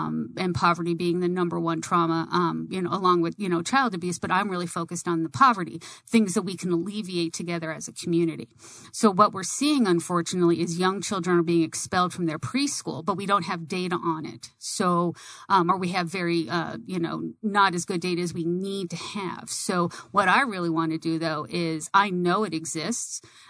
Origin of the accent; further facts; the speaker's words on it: Tucson, Arizona, United States; also born or lived in New York; But growing up in Tucson, it was rather boring. And my sister and I were born in New York, and we came from a large Italian family.